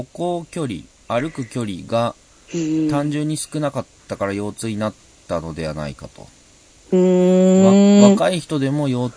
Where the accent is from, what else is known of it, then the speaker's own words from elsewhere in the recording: Yokohama, Kanagawa, Japan; まあ、私は神奈川県横浜市出身なんですけど